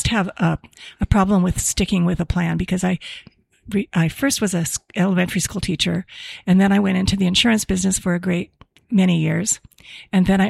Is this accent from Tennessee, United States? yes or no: no; Ketchikan, Alaska, United States; moved away as an adult; also born or lived in Seattle; now in Reading, United States; I grew up in Ketchikan, Alaska.